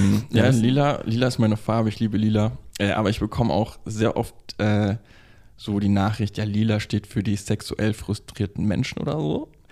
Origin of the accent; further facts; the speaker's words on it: Berlin, Germany; also born or lived in Bavaria / Turkey; ich bin Berliner, Zehlendorf geboren. War aber auch hier und da mal. Also ich habe auch in Bayern gelebt, so 8 Jahre Kindheit, 10 Jahre in der Türkei und seit, ich glaube, dieses Jahr 9 Jahren wieder in Berlin. So dachte mir, komme ich zurück, da wo ich entsprungen bin.